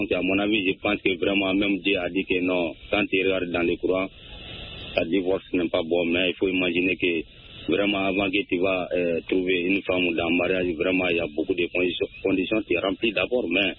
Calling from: Sénikéni, Koulikoro, Mali; Je vous appelle depuis dans mon village natal à Sénikéni.

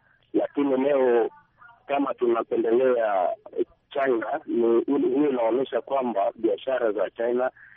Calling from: Bunia, Ituri, DR Congo; nimetoka hapa mjini Bunia

